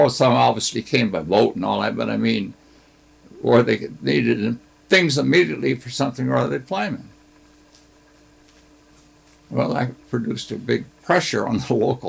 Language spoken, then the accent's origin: English; Ithaca, New York, United States; I was raised in Ithaca. It's much like here, around here, all kinds of water around.